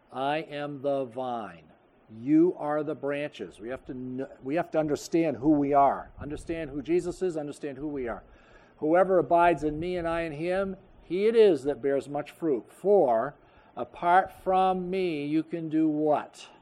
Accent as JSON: {"language": "English", "town": "Portland", "region": "Maine", "country": "United States", "tie": "born there", "said": "But I'm a New Englander. I was born in Mercy Hospital in Portland, Maine. And my parents and grandparents that I knew were hardworking New Englanders, and we learned to be self-sufficient"}